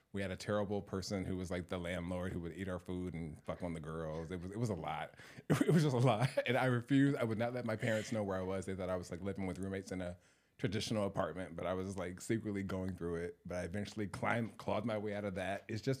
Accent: Phoenix, Arizona, United States; moved away; I'm from Phoenix, Arizona. I moved here in July of 2010. So it'd be almost 14 years for me.

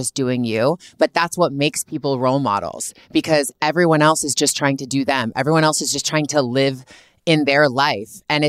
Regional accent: Canada; I'm from Canada, born and raised.

